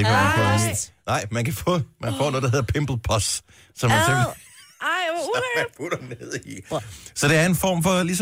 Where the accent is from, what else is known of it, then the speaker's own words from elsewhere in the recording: Region of Southern Denmark, Denmark; nu er jeg opvokset på Fyn. Og har boet i Odense i mange år